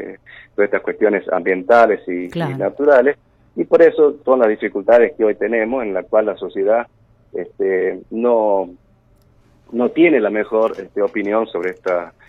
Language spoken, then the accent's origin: Spanish; La Rioja, Argentina; Y somos los mismos riojanos que tenemos que decidir.